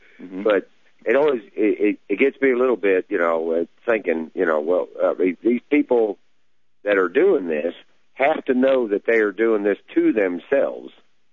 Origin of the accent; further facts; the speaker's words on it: Texas, United States; I'm an American, of course